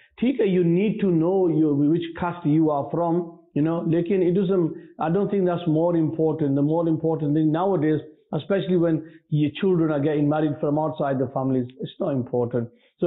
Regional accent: Yorkshire and the Humber, United Kingdom; I am a Yorkshireman, me.

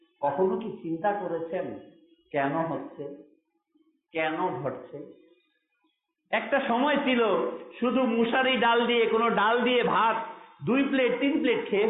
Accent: Bangladesh; first language Bengali; সর্বপ্রথম আমার পরিচয় আমি মুসলমান, এটা মনে রাখবেন। দ্বিতীয় পরিচয় হচ্ছে আমি বাঙালি, বাংলা আমার ভাষা, এই দেশ শাহজালাল শাহপরাণের বাংলাদেশ।

